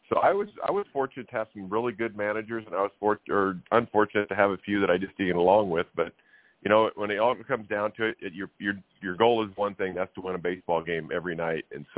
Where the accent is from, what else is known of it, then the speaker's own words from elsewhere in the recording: Nebraska, United States; like I come from Nebraska and there's no chance you could be outside, you know, all winter long or all year long.